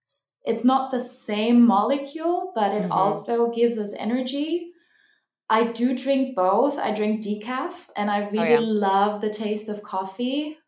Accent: Cologne, North Rhine-Westphalia, Germany; Yeah, so I'm born and raised in Cologne in Germany.

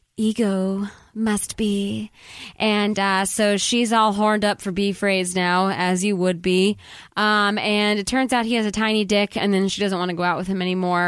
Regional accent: Chicago, Illinois, United States; because like I grew up obviously in Chicago with Michael Jordan, Rodman, and Pippen, so like that those were my dudes.

